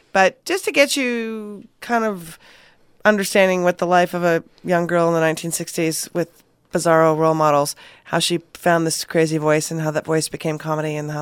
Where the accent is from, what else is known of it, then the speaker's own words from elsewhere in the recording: Minnesota, United States; I'm from Minnesota and you're nice to people.